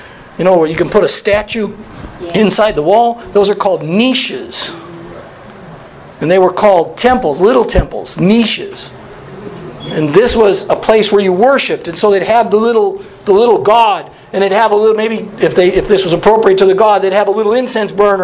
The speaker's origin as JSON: {"language": "English", "region": "Wisconsin", "country": "United States", "said": "Okay, I'm from Wisconsin. German home."}